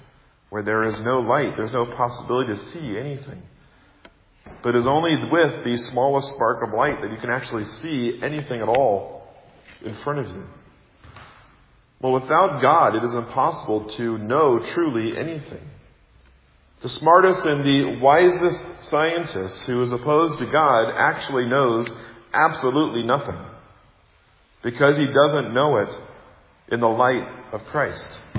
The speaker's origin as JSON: {"language": "English", "town": "Kansas City", "country": "United States", "tie": "born or raised there", "also_born_or_lived": "Seattle, United States"}